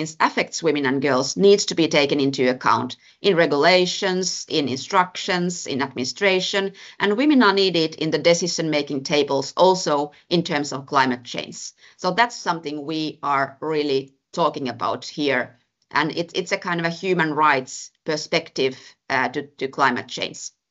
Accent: Finland; Myself, I come from Finland

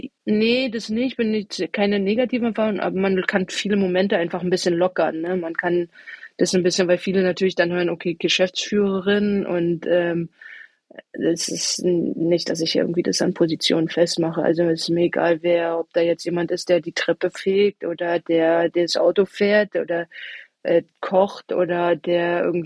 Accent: Rostock, Mecklenburg-Vorpommern, Germany; now in Potsdam, Germany; Rostock ist einfach meine Heimat. Da bin ich groß geworden. Es zieht mich dann als Küstenkind immer hier wieder her. Und Potsdam ist aber mein Zuhause.

